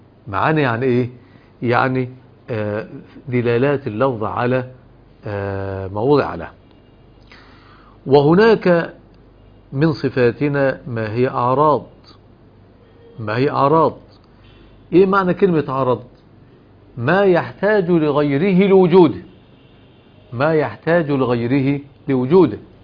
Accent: Egypt; يعني عندنا في مصر المبرد اللي هو الماء البارد نجيبه من التلاجة عشان نشربه كده.

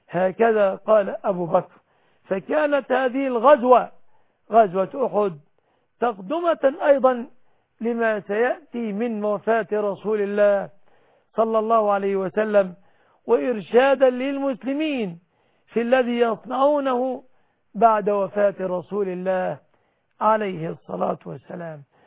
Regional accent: Egypt; بلادنا مصر

